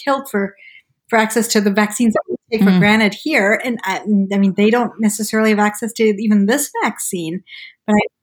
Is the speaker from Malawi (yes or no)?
yes; Malawi; I grew up in Malawi in Central Africa and we didn't have, you know, huge access to vaccines.